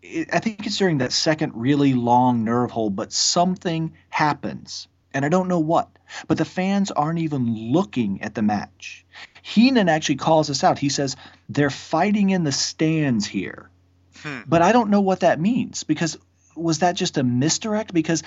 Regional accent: Georgia, United States; Because I grew up in Georgia, I watched NWA stuff, and when I saw the WWF, I thought, well, that's just cartoons.

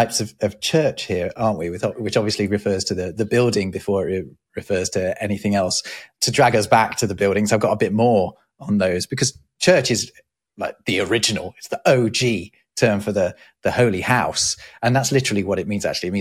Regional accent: England, United Kingdom; A big, like my hometown's a big sort of Sikh center in England. It's got a beautiful big Gurdwara.

